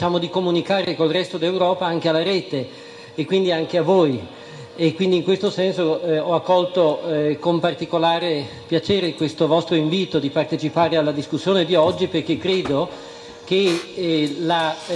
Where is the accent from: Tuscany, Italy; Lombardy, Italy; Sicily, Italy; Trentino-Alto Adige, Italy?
Trentino-Alto Adige, Italy; io vengo dall'Alto Adige, dal Sud Tirolo, che è una cosa molto diversa dal Trentino